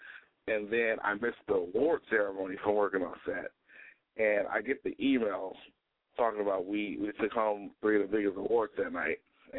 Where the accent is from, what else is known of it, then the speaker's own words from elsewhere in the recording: Los Angeles, California, United States; I'm from L.A.